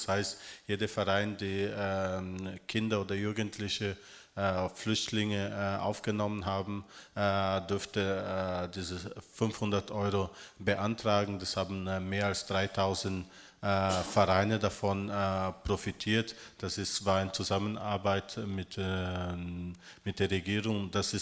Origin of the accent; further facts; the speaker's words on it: Germany; Wie gesagt, ich bin dort groß geworden in Deutschland.